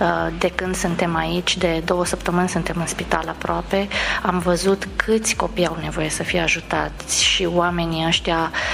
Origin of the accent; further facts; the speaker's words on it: Bucharest, Romania; Am născut aici, noi suntem din București